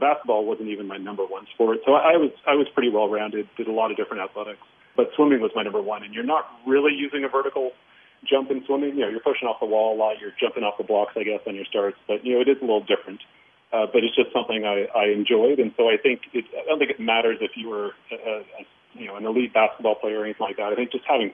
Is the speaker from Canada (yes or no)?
yes; London, Ontario, Canada; I grew up in London.